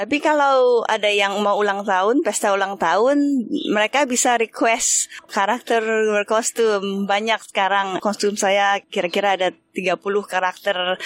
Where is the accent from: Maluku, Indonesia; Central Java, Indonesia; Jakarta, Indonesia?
Jakarta, Indonesia; now in Melbourne, Australia; Saya berasal dari Jakarta dan pindah ke Melbourne tahun 98 saat kerusuhan. Lalu sudah di Melbourne 25 tahunan.